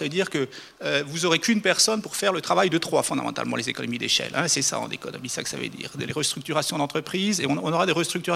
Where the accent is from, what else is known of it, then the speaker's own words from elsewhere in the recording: France; moi, je suis français de nationalité.